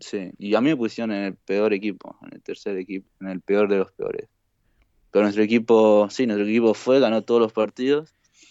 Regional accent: Argentina; Yo soy argentino

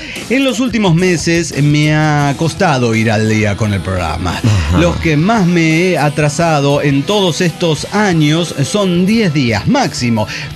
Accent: Mexico; pues como mexicano tengo que decir que el nuestro es el más bello.

